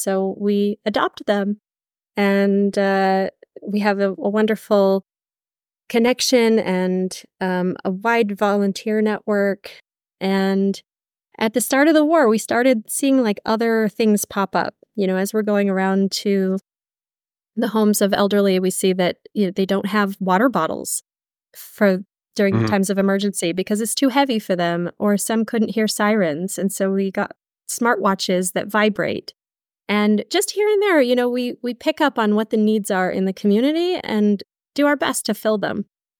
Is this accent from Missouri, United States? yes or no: no; Texas, United States; now in Israel; Originally, I'm from Texas, but I've been in Israel for 22 years now.